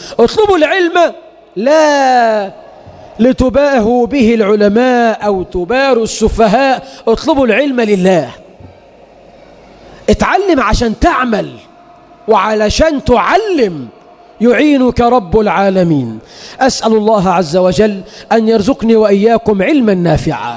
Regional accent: Egypt; بلدنا مصر

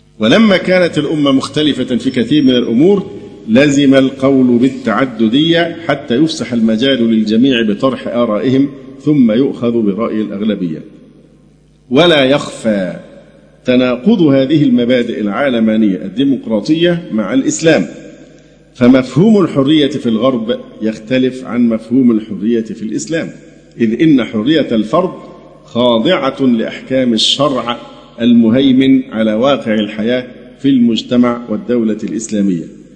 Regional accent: Egypt; يعني احنا زي ما قلت لكم في ناس كتير بتتبنى هذه الاسماء

